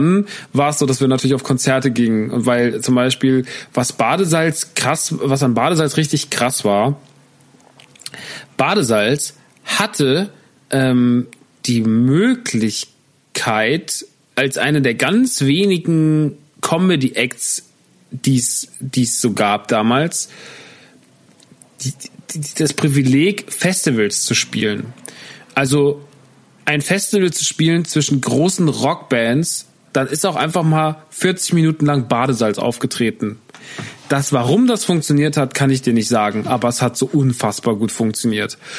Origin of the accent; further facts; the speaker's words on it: Rodgau, Hesse, Germany; Deswegen ist Rodgau bis heute, wenn man irgendwo sagt, in der Kneipe mit Leuten Ü40 sagt, ja, ich komme aus Rodgau